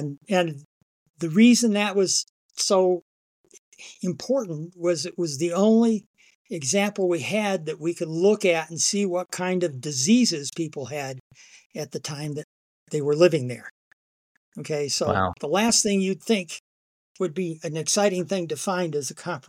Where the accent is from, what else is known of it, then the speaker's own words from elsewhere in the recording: Michigan, United States; moved away; also born or lived in Arizona; I grew up in Michigan. Wanted to be an herpetologist. That was my sort of goal in life once I got old enough to have a goal. And our family moved to Arizona in the mid-60s.